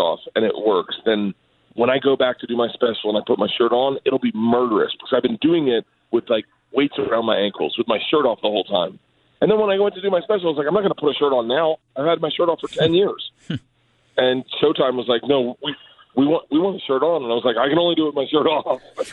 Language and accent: English; Florida, United States; Growing up in Florida, lightning was super prevalent, you know?